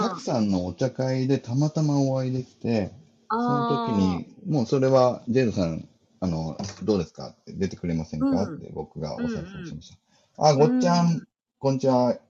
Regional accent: Aomori, Japan; also born or lived in Fukushima / Tochigi; もともとは福島で生まれて、7年間住んでて、小学校1年生で青森に行って、うん、7年間住んでて、栃木に行って7年間か6年かな。だから僕にとっては故郷がないんですよ。

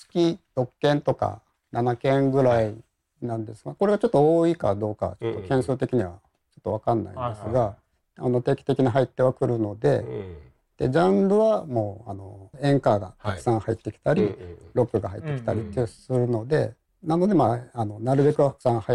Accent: Naha, Okinawa, Japan; 僕はあの地元が那覇なので、はいまあ、那覇でオープンしますってことで始めました。

